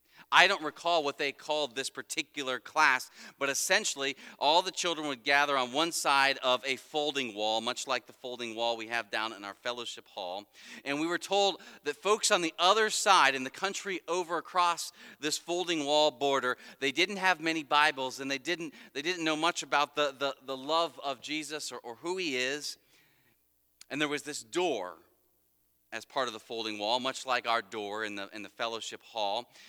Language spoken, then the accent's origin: English; Cincinnati, Ohio, United States; attended a week-long summer day camp at, as it was called, at College Hill Presbyterian Church in my hometown of Cincinnati, Ohio.